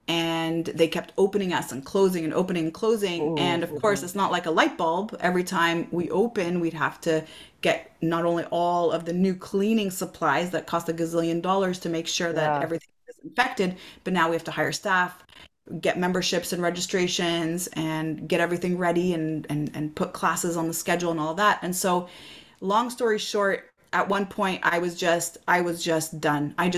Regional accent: Quebec, Canada; So, you know, I'm from Quebec.

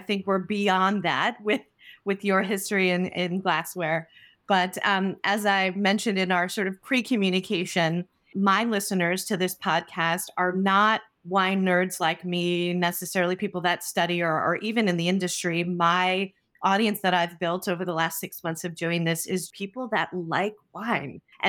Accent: New Jersey, United States; also born or lived in Orlando, United States; So if you remember just a tiny bit about my background, I'm from New Jersey, but I was there through college. And then I was in Orlando in the hospitality world for Disney for many years.

